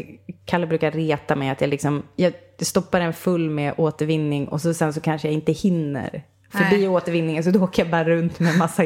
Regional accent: Umeå, Västerbotten County, Sweden; jag kommer från Umeå.

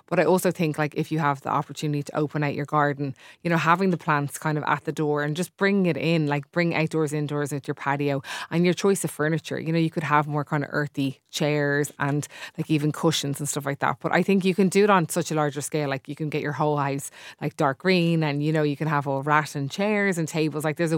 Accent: Ireland; we're Irish, like we're living in Ireland.

